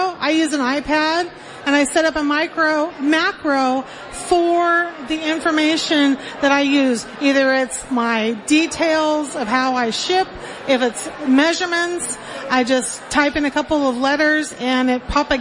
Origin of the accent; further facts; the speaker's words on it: Portland, Oregon, United States; I'm from Portland, Oregon.